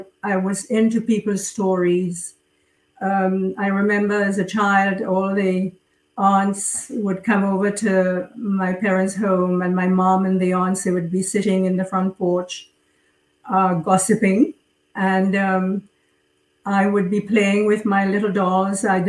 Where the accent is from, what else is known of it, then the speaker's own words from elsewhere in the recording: Trinidad & Tobago; born there; also born or lived in England; I was born in the Caribbean in a multicultural society, Trinidad. Although I'm British and French, it was British at the time. Mm-hmm. And I went to school in England, another British island.